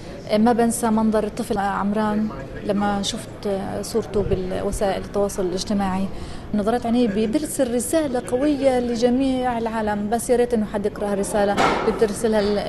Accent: Palestine; سعيدة جدا كوني معلمة فلسطينية موجودة بهذا المكان

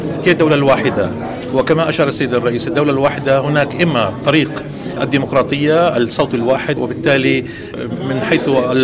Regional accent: Palestine; وهذا لن نقبل به نحن كفلسطينيين

